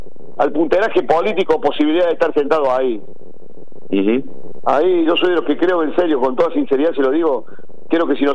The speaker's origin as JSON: {"language": "Spanish", "region": "Córdoba", "country": "Argentina", "said": "que también es cordobés"}